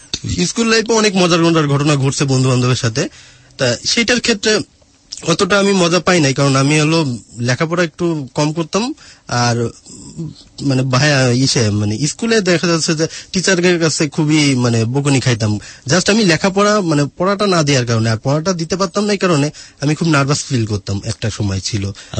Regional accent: Khulna Division, Bangladesh; আর আমাদের বাড়িটা মানে নানা বাড়ি যেখানে আমি বড় হয়েছি বা আমি যেখানে বেড়ে ওঠা, এটা নপাড়াটা হলো মিডিল পয়েন্টটা

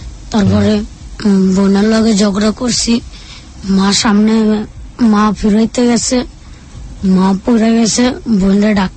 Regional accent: Dhaka, Dhaka Division, Bangladesh; born there

